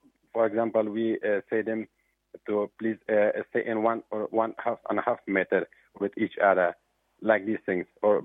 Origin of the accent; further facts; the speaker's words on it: Afghanistan; English is a second language; now in Greece; Yes, I'm from Afghanistan.